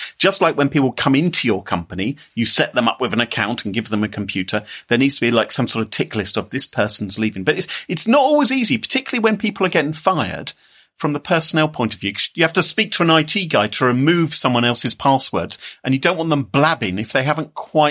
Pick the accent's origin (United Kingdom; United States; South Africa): United Kingdom; Maybe it's because I'm British.